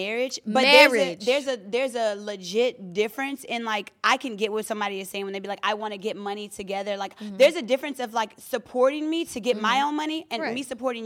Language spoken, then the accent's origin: English; the South, United States; and I'm from the South, so these are, like, manly things that have been, like, instilled in me and that I've seen growing up